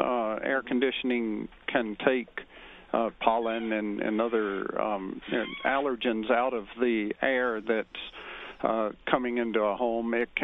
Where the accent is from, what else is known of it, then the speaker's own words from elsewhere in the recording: Georgia, United States; born there; now in Salina, United States; No, I was born in near Atlanta, Georgia, but I live in Kansas now. I've lived in Kansas for a long time now